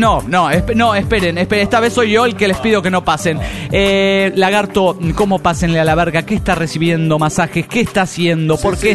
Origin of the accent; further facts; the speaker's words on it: Guadalajara, Jalisco, Mexico; de Guadalajara.